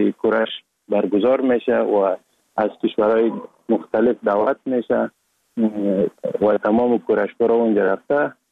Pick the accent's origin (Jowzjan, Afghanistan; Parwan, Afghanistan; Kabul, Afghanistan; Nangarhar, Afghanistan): Jowzjan, Afghanistan; Sheberghan; also born or lived in Sar-e Pol; اصلا زاده ولایت سرپل هستم، در ولایت جوزجان کلان شدیم، تحصیلات ما، مکتب ما، همه چیز ما در ولایت جوزجان خواندیم.